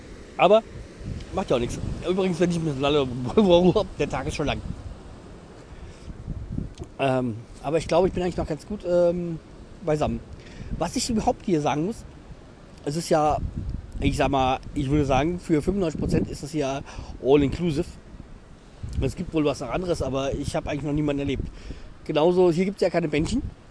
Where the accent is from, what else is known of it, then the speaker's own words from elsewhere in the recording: Hesse, Germany; Und Offenbach, wenn man da aufgewachsen ist, wo ich aufgewachsen bin, also in meinem Kinzigkreis, dann, ja, ist Offenbach ein rotes Tuch.